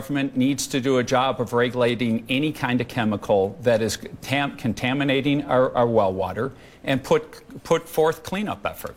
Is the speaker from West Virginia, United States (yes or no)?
no; Wisconsin, United States; I grew up on Lake Mendota. I live on Lake Mendota.